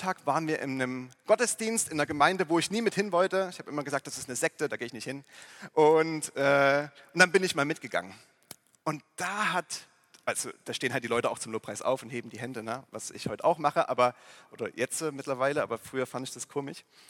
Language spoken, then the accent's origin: German; Plauen, Saxony, Germany; ich bin nicht in der christlichen Familie groß geworden. Ich bin im schönen Vogtland in Plauen aufgewachsen, zumindest die ersten 10 Jahre meines Lebens werk in Plauen.